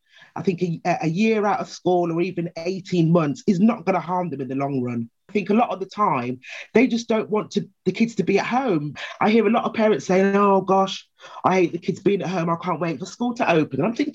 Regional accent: Wolverhampton, West Midlands, United Kingdom; from Wolverhampton

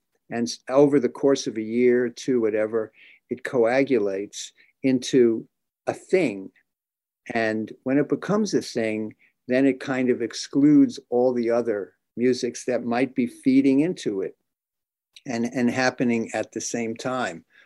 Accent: New Jersey, United States; I can only say that when I was a wild animal growing up in New Jersey, I don't know who I was.

